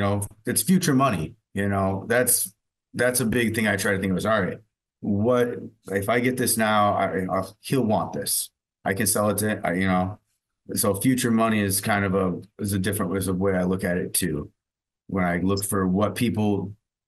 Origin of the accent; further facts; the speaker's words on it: Miami, Florida, United States; But I grew up in Miami. So I went to games when I was a kid